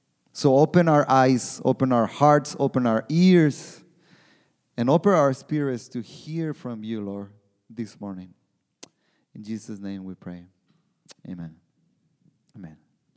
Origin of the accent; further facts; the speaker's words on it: Mexico; English is a second language; like soccer, I'm from Mexico, and especially in Mexico, there's this passion about soccer that it's unbelievable.